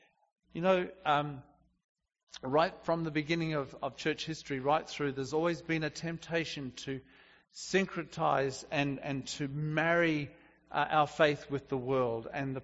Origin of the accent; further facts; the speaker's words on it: New Zealand; also born or lived in Australia; now in United States; I'm an alien here. I'm a New Zealander, and I'm actually Australian too. But I'm not a US citizen.